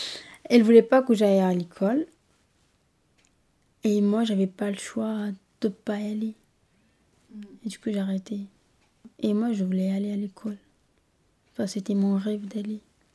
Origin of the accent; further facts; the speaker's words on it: Sinjar, Nineveh, Iraq; moved away; Je suis née à Sinjar, Nineveh, en Irak, juste à côté de Mossoul.